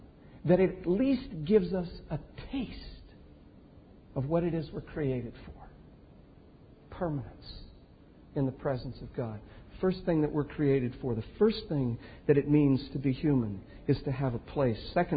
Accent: Indiana, United States; born there; I was born in Indiana.

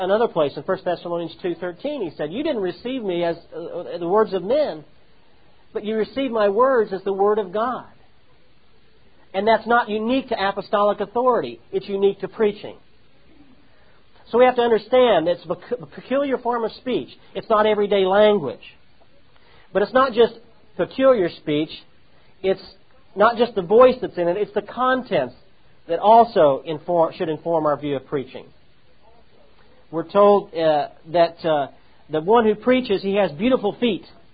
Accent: Midwest, United States; I grew up in the Midwest, where people speak without accents.

